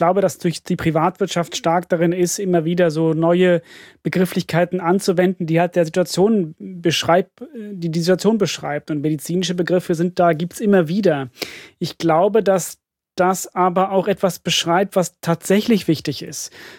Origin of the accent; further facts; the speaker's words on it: Finland; ich komme aus Finnland und im Finnischen gibt es ein Wort